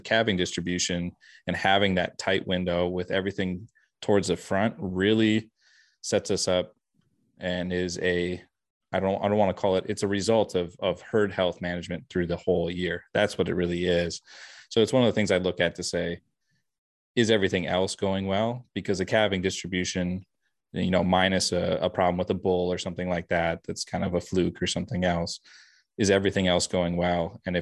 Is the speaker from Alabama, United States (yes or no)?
no; Minnesota, United States; I grew up in Minnesota, which is very important, much better state.